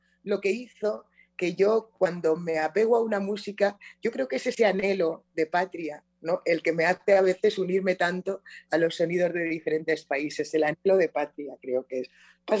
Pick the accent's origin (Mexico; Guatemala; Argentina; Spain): Spain; Palma, Balearic Islands; Palma de Mallorca, pero claro, yo le decía a los mallorquines, me decían, ¿de dónde eres? Yo decía, de Mallorca. Me decían, no, tú eres africana.